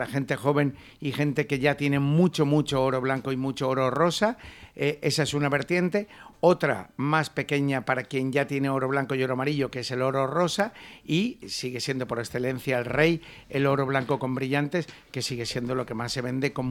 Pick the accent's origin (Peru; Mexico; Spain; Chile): Spain; Somos españoles, siempre lo dejamos todo para el final